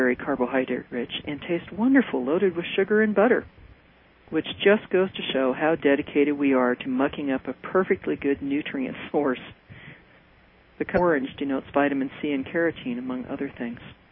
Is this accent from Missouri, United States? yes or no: no; California, United States; Luckily, I grew up in California, so had ready access to fresh seafood and organic fruits and vegetables.